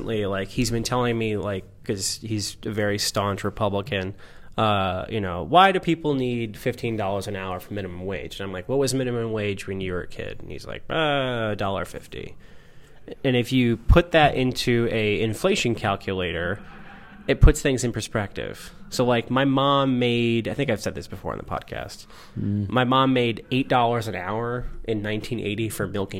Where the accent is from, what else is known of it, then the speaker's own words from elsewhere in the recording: Merrifield, New York, United States; I am going to my hometown of Merrifield, New York.